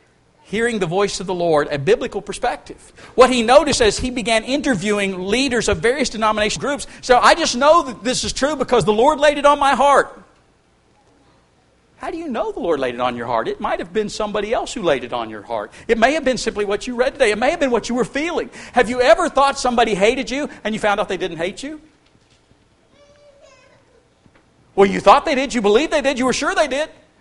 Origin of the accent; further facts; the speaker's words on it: West Virginia, United States; I mean, I grew up in West Virginia, you know.